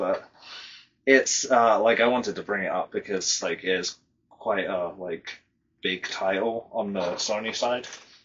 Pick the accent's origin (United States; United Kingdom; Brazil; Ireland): United Kingdom; Because I'm British.